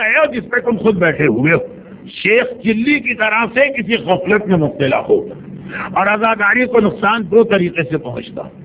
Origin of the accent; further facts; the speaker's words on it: Pakistan; میں گھر کے پاکستان میں پیدا ہوا ایک طرح اور زندگی وہاں گزری، لیکن ہندوستان سے جو بزرگوں کی تہذیب مجھے ملی تھی